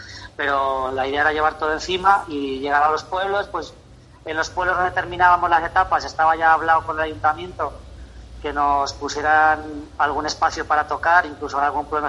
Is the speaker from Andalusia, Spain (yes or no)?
no; Tarancón, Castilla-La Mancha, Spain; nosotros empezamos desde Tarancón, que es, para quien no lo conozca, está la autovía de Valencia, la 3, un pueblo, bueno, mi pueblo, que iba a decir es un poco feo, pero bueno, lo digo yo. Y es así un pueblo que está bastante en la mancha alta